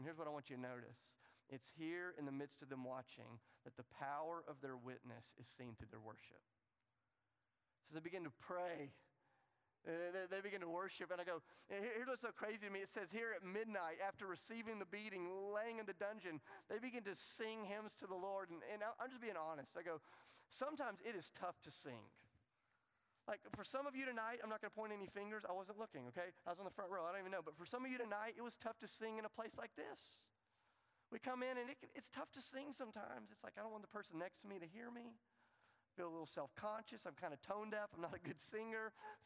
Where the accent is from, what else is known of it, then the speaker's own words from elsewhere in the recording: the South, United States; But I'm from the South and I'm a Christian, so I do what we do.